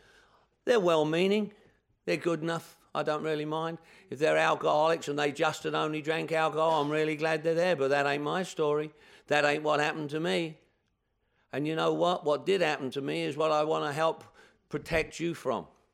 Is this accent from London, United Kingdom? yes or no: yes; London, United Kingdom; I'm from London, England. I was raised in London, England. I lived in my mum's house in northwest London.